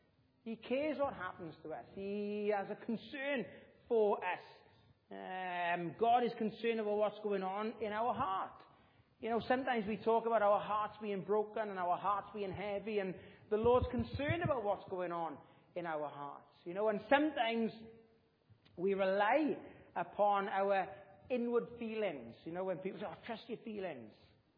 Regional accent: United Kingdom; I don't know, I'm British. COVID was the best thing that ever happened to us as British people

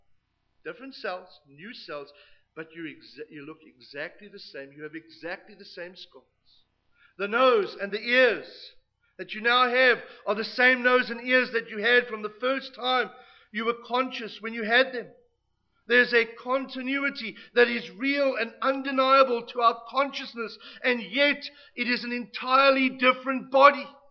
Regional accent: South Africa; now in United States; I'm a South African, though I'm living in the United States of America.

